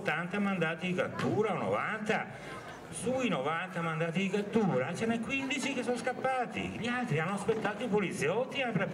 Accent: Vicenza, Veneto, Italy; io vengo da Vicenza, dalla storia dei collettivi veneti

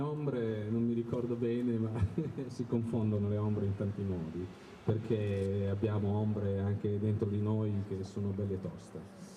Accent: Reggio Emilia, Emilia-Romagna, Italy; born there; Io sono nato a Reggio, da bambino io avevo

